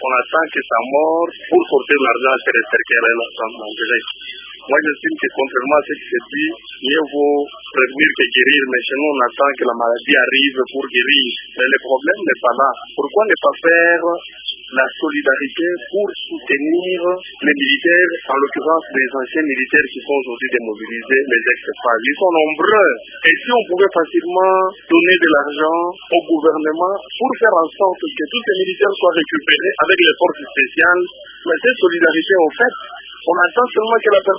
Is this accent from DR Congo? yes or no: yes; DR Congo; Moi, j'estime que c'est pratiquement comme ça se passe ici chez nous en Afrique, en particulier au Congo